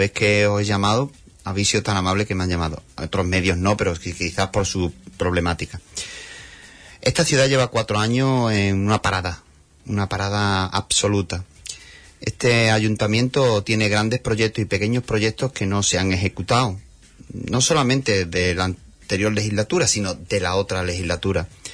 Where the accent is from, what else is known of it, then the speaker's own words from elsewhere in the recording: Huelva, Andalusia, Spain; yo soy un onubense que quiero ser comprometido con mi tierra.